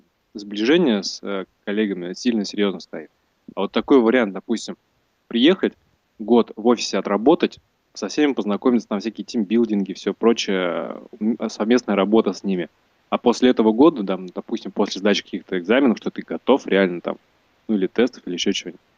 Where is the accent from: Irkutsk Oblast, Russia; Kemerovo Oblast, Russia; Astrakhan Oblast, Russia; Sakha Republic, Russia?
Kemerovo Oblast, Russia; Kemerovo; now in Novosibirsk, Russia; я сам из Кемерово приехал в Новосибирск